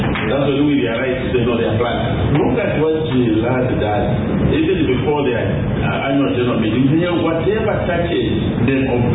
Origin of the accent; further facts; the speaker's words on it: Lusaka, Lusaka Province, Zambia; At least I come from Lusaka, in particular, Matero and Lusaka Central, where there are no play parks. When I was growing up, there were play parks.